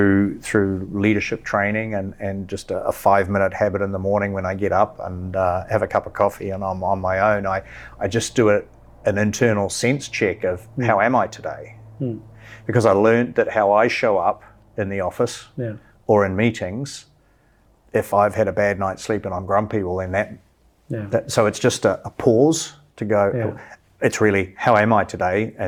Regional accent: New Zealand; growing up in New Zealand, which is a not a small country, but a small population, far, far away from the rest of the world

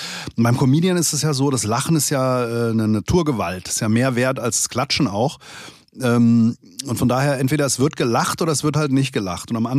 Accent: Langen, Hesse, Germany; now in Taunus, Germany; aufgewachsen bin ich in Langen. Zivildienst habe ich in der letzten Folge erzählt, habe ich gemacht in Offenbach und lebe jetzt im Taunus, habe immer in Frankfurt eigentlich gearbeitet

